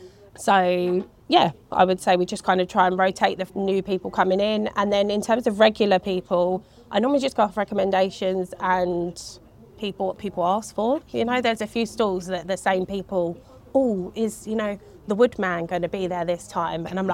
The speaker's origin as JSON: {"language": "English", "town": "Shepparton", "region": "Victoria", "country": "Australia", "said": "And we got talking and we're all from Shepparton."}